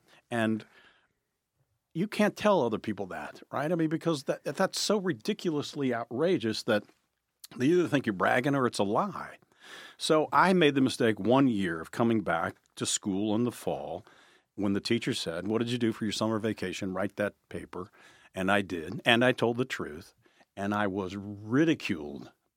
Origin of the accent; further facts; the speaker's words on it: Cincinnati, Ohio, United States; But so I'm from Northside, so it's sled riding, because that's what you do, right?